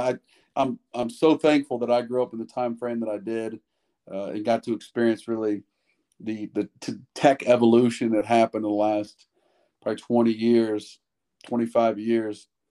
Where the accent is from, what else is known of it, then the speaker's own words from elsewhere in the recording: Dayton, Ohio, United States; I grew up in Dayton, Ohio, in a town called Vandalia Butler.